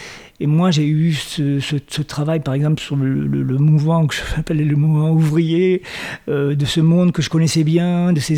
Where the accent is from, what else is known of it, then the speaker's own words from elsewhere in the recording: Béziers, Occitanie, France; je viens de Béziers, dans une ville qui a été la ville de Jean Moulin.